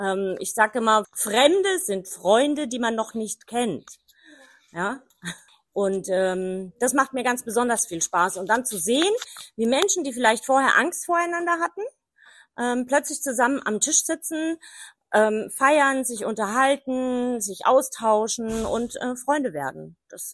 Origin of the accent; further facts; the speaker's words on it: Erlenbach am Main, Bavaria, Germany; Ich komme aus Erlenbach, Erlenbach am Main, also nicht weit von euch.